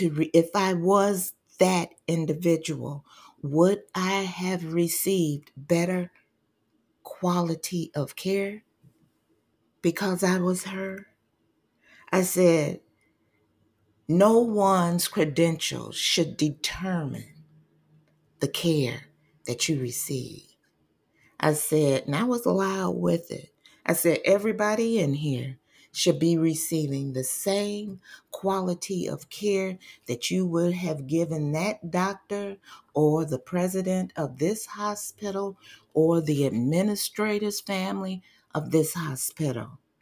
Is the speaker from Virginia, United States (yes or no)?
no; Highland Park, Michigan, United States; Where I grew up at in Highland Park, Michigan, they once had 3 hospitals.